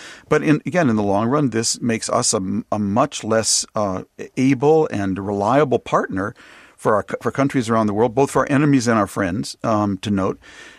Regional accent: Minnesota, United States; I'm from Minnesota, as you know.

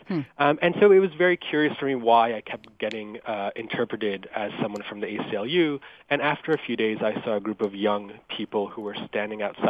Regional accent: Israel; the fact that I am originally from Israel is something that I thought I would have to hide from them.

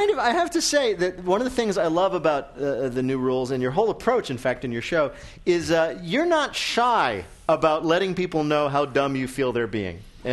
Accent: New Jersey, United States; Oh, yeah, I grew up in New Jersey, too.

